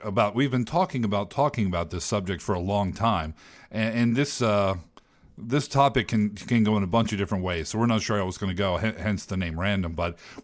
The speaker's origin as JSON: {"language": "English", "town": "Milford", "region": "Delaware", "country": "United States", "tie": "born or raised there", "said": "I grew up in Milford, Delaware, which is, not the end of the world, but it's right around the corner."}